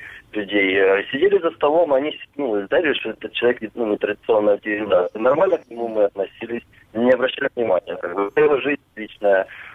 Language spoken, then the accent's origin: Russian; Luhansk Oblast, Ukraine; я из Луганской области.